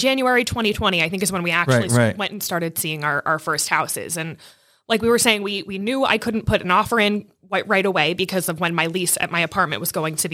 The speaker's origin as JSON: {"language": "English", "region": "New Jersey", "country": "United States", "said": "And, you know, it's interesting because I'm from New Jersey, so cost of living there is obviously very different than here."}